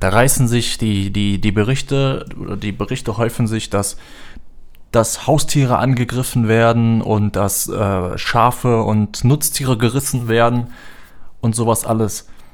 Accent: Eifel, Germany; Wolfsichtungen in der Eifel, also in meiner Heimat, mitbekommen

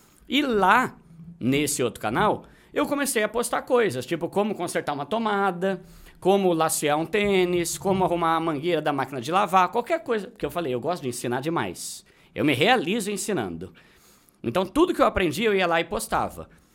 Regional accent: São Paulo, Brazil; Eu sou de São Paulo.

